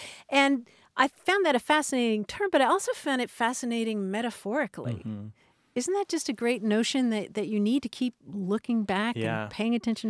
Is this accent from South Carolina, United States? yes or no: no; Kentucky, United States; born or raised there